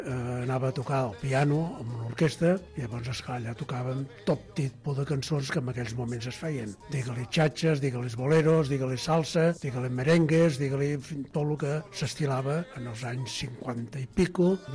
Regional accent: Barcelona, Catalonia, Spain; Com em vaig formar? Jo vivia a Barcelona, que jo soc de Barcelona tota la vida, vivia al carrer Enric Granados, i era un xavalet, devia tindre 6-7 anys

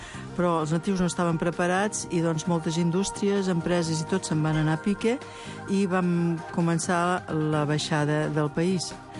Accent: Tarragona, Catalonia, Spain; jo sóc missionera de Tarragona, o sigui, del primer món

